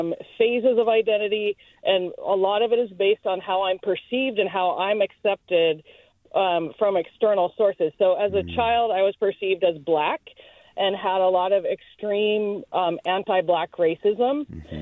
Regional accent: Eugene, Oregon, United States; that was very much my experience as a child growing up in Eugene, Oregon.

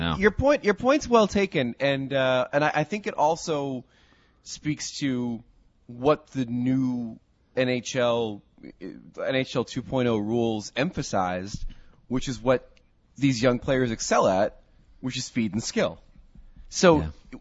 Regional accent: New Jersey, United States; Well, you know, I grew up in a real, you know, Jersey neighborhood.

